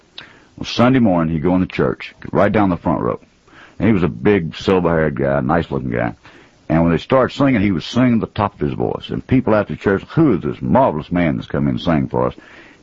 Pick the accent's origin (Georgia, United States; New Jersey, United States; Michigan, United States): Georgia, United States; Snellville; turns out he's from